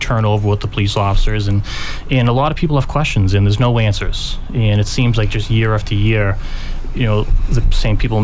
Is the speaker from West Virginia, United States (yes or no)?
no; Braintree, Massachusetts, United States; now in Abington, United States; I'm 36 years old. I was born and raised in Braintree, and I grew up in Braintree. Now I'm living in Abington with my two children.